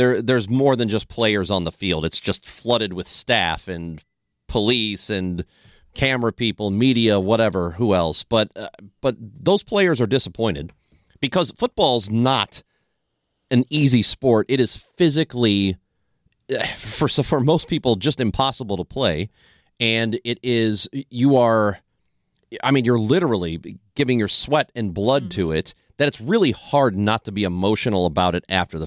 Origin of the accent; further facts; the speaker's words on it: Highland, Illinois, United States; particularly my hometown boy, Sam LaPorta, who's from the Illinois side, if I remember right.